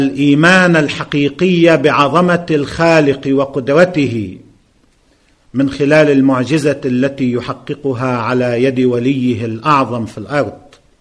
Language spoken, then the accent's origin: Arabic; Lebanon; سواء اتجاه ما يجري اليوم في منطقتنا أو ما يجري عندنا في لبنان